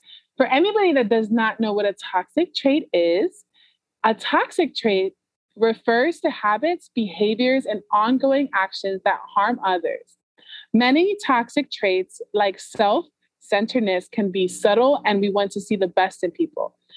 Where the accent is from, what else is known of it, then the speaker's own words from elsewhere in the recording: Georgia, United States; Yeah, and you got to be in my hometown now, Georgia.